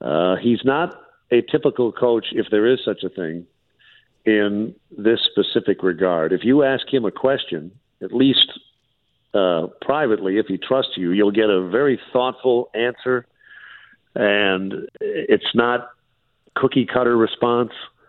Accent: Minneapolis, Minnesota, United States; because when I was growing up in Minneapolis, you know, you could hear it at night.

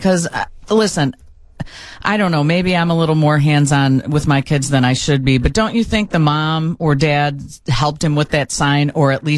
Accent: Brookfield, Illinois, United States; I grew up in Brookfield. There really weren't black people there.

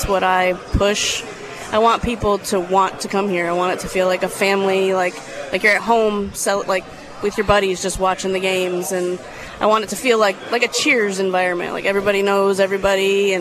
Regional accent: Buffalo, New York, United States; which is crazy because I'm from Buffalo originally.

